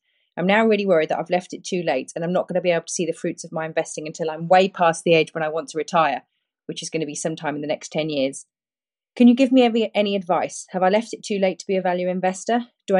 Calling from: Perth, Western Australia, Australia; and I'm contacting you from Perth, Australia.

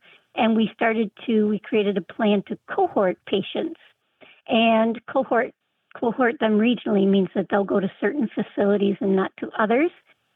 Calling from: Traverse City, Michigan, United States; Hi, Martha. Hi, Grant. … I'm calling from Traverse City, Michigan.

